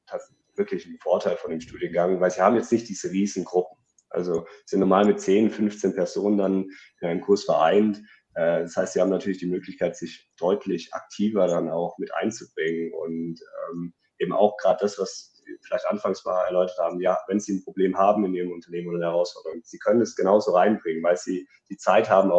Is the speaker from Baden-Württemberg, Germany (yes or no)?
yes; Ulm, Baden-Württemberg, Germany; Ich komme ja beispielsweise aus Ulm, das ist dann noch eine längere Anfahrt.